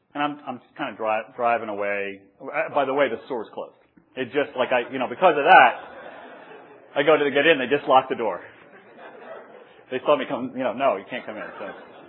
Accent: New York, United States; Sometimes, you know, I'm from New York.

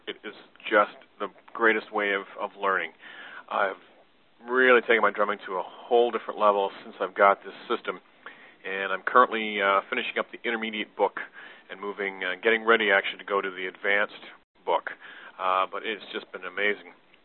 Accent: Freehold, New Jersey, United States; I'm from Freehold, New Jersey

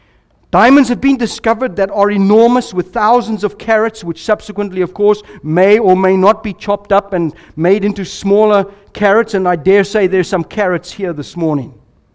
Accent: Ireland; I have in my possession some crystal from Ireland, because I'm Irish, so it's right.

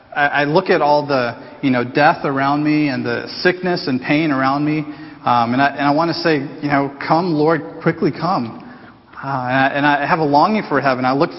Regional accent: Houston, Texas, United States; Well, growing up in Houston, I remember, you know, the local ABC news station, their nightly news program was called Eyewitness News.

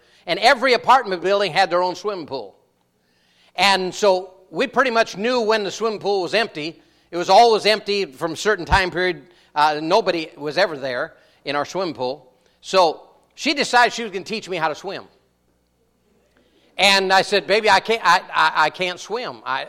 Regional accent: Minnesota, United States; also born or lived in North Dakota; I was born in southern North Dakota and raised in southern Minnesota. But then they cocked their head saying, "You ain't from around here, are you?" And no, I ain't from around here.

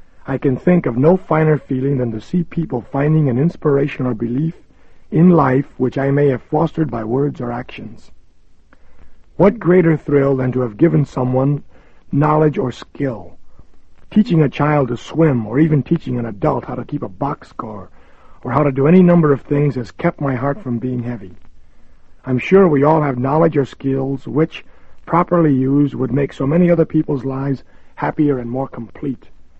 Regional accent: Crockett, California, United States; When at 23 I ran for constable in my hometown of Crockett, California

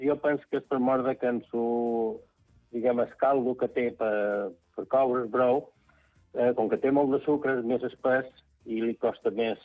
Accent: Santa Eulària des Riu, Balearic Islands, Spain; Som de Sant Eulari, no som de Sant Joan.

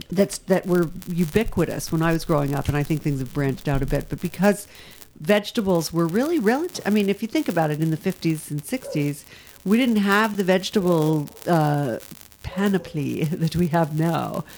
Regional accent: Rhode Island, United States; No, I didn't. I grew up in Rhode Island. But for some reason, my mother was totally keyed into wild rice.

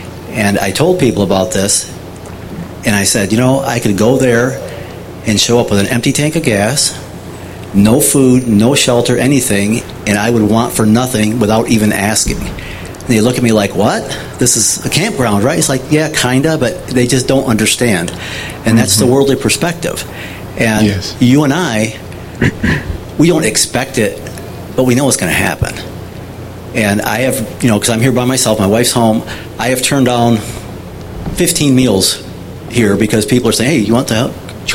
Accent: Michigan, United States; moved away; Many of you know I came from Michigan, and I've been here about 13 years.

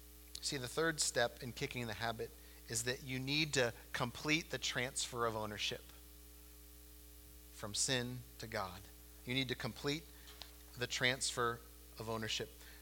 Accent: United States; if you're like me in America, we experience all the time how we can compartmentalize our lives. I think as an American people, we're really good at that.

